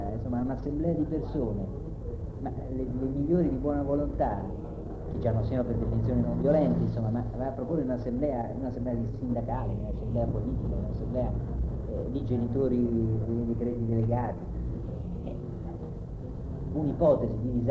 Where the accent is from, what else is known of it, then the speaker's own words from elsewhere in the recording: Norway; Italian is a second language; trasferita nel mio paese, perché parlo della Norvegia